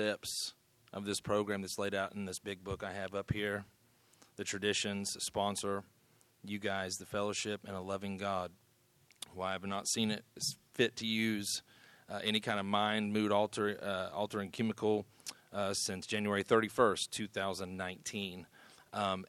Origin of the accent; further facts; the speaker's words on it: Radford, Virginia, United States; also born or lived in Knoxville; I grew up in Radford, Virginia. I was born up there, but found my way to Knoxville, Tennessee